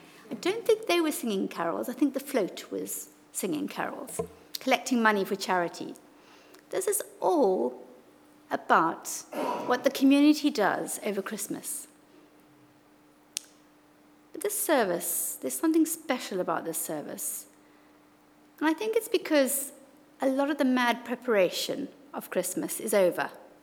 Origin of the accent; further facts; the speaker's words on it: Zimbabwe; now in United Kingdom; because I come from Zimbabwe, where it would have been nice and bright and light quite long into the evening.